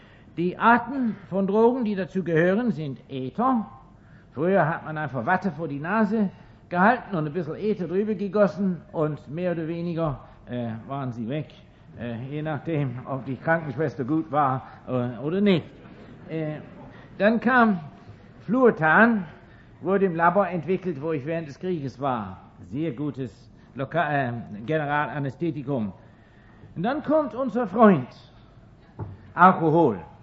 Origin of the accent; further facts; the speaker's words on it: England, United Kingdom; German is a second language; Aber ich hatte aber keine Uniform. Denn ich bin kein Amerikaner, sondern Engländer. Ein Engländer darf eine amerikanische Uniform nicht tragen.